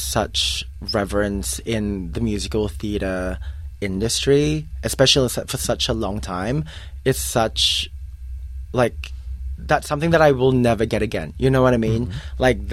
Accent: Philippines; this is the same with you growing up in the Philippines.

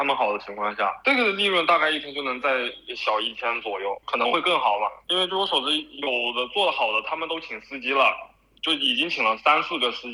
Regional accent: China; now in Australia; 当然多了，就是我们中国人就基本上就只做的大多都是中国人的生意

